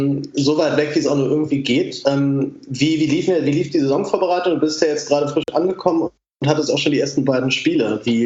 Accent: Berlin, Germany; den kenne ich jetzt als Berliner wiederum noch sehr gut aus seiner Zeit hier.

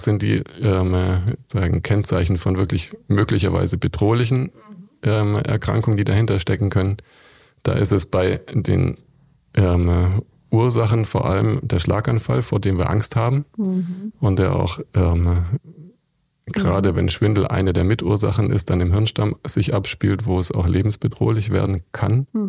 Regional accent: Stuttgart, Baden-Württemberg, Germany; ich komme ja aus Stuttgart

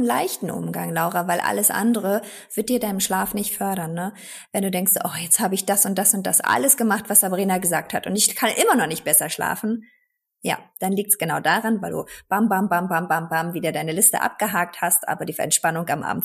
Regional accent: Berlin, Germany; ich habe ja in Köln in der Deutschen Sporthochschule studiert und promoviert. Und als Berlinerin

